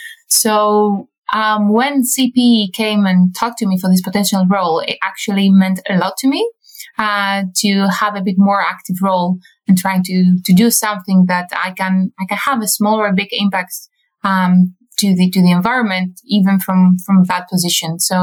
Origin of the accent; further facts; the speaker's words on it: Greece; English is a second language; now in London, United Kingdom; Yes, I wish I would call you from my home in Greece, but no, I'm stuck in this in London for now.